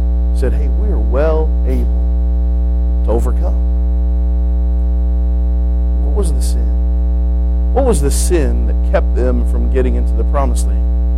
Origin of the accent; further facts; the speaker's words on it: United States; and I'm an American, don't take me wrong here. I love our nation.